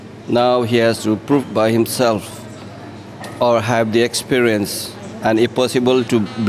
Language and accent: English; Nepal; I'm from Nepal.